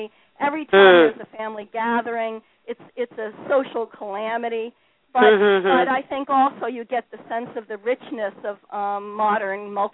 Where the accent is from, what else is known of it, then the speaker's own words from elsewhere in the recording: Connecticut, United States; also born or lived in New York; I grew up in Connecticut and lived in metropolitan New York for 22 years. And when I was in the metropolitan New York area, I thought of myself as a gal from Connecticut.